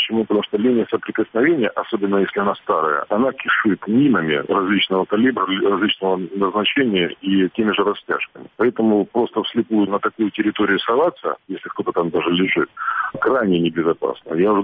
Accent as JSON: {"language": "Russian", "region": "Kyiv", "country": "Ukraine", "said": "что мы из Киева"}